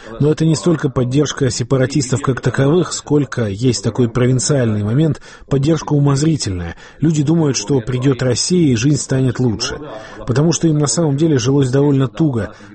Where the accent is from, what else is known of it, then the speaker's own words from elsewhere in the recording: Georgia; И я не скрываю, что я грузин